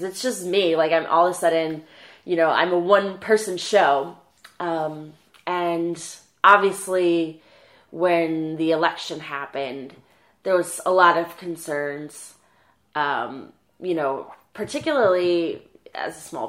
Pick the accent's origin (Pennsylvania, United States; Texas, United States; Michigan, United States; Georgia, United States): Michigan, United States; Detroit; moved away as an adult; now in New York, United States; I'm 27 years old. Born and raised in Detroit, Michigan, I moved to New York in 2011 to pursue my degree as a chef.